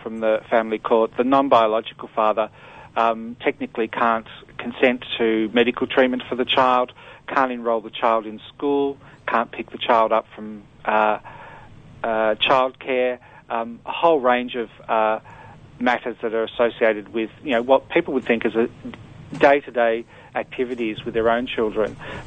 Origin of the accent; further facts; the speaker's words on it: Australia; because we're Australian, when we came back to Australia, only one of us was considered the legal parent